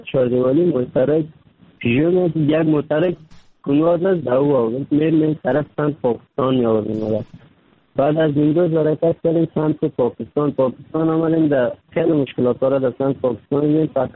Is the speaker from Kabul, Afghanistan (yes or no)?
yes; Kabul, Afghanistan; now in Turkey; 3 سال میشه ترکیه آمدم، از افغانستان 3 سال میشه رکن سیدانم ترکیه هستم. اما از افغانستان آمدم، طرف پاکستان آوردم، رو آمدم از کابل آمدم